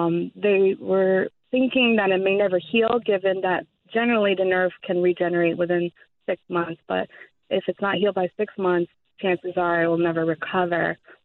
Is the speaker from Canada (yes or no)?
yes; Canada; My dad's from Brantford. I'm originally from Canada